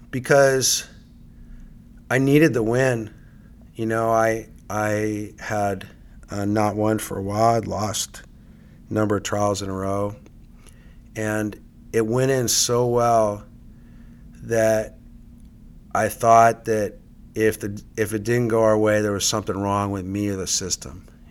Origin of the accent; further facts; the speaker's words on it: San Diego, California, United States; So I grew up here in San Diego. My dad was in the Navy.